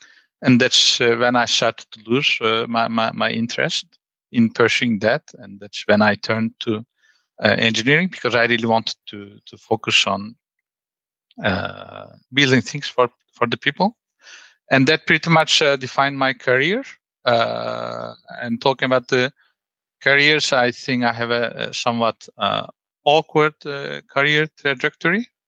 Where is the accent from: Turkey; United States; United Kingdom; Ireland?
Turkey; I was raised in Turkey.